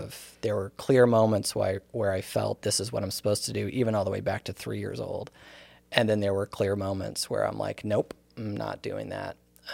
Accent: Perryville, Missouri, United States; And my hometown's Perryville, Missouri.

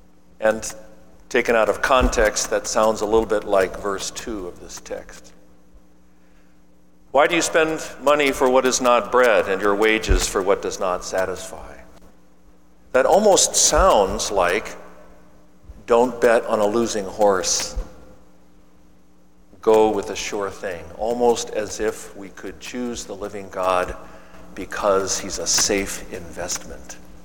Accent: United States; I'm an American. We're a can-do kind of people.

